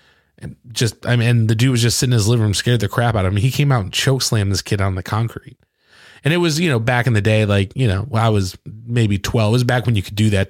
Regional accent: Michigan, United States; It's like I remember being a kid in the wintertime, you know, growing up in Michigan.

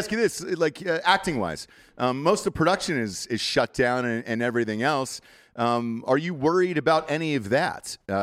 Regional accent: Atlanta, Georgia, United States; Because I'm from Atlanta originally.

